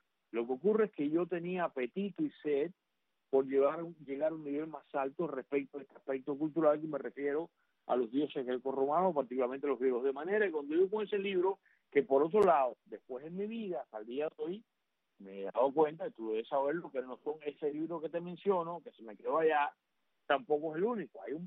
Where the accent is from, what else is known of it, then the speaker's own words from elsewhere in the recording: Cuba; son como yo, cubanos exiliados